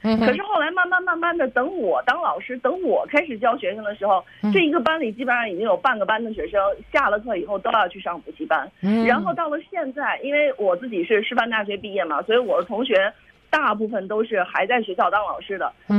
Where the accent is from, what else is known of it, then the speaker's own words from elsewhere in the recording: China; 而且我们中国人有个习惯的观念，